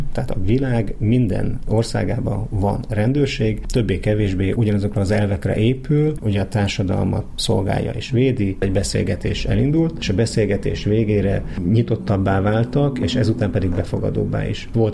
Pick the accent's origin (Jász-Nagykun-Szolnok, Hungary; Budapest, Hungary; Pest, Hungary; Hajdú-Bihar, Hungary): Jász-Nagykun-Szolnok, Hungary; Szolnok; born there; Én Szolnokon születtem, és abban az időben Szolnokon nagyon népszerű volt ez a sport.